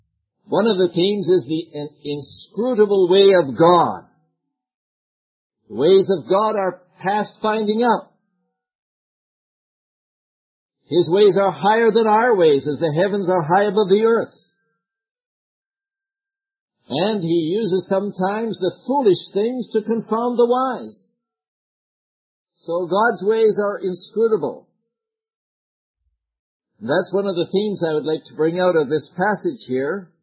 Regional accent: Canada; I was brought up in Canada, of course, and my poetry would be different from yours, I'm sure.

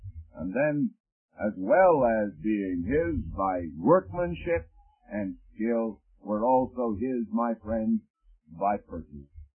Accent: Canada; any more than I, as a Canadian, can become an American citizen by imitating Americans. Regardless of how much I admire your country, and may admire you folks as citizens, I coming over here across the border

